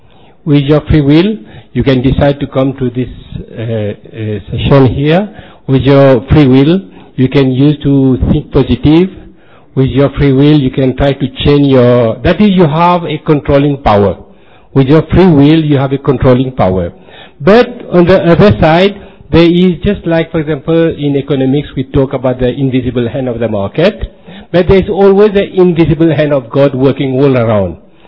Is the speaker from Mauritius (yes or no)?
yes; Mauritius; I am coming from Mauritius.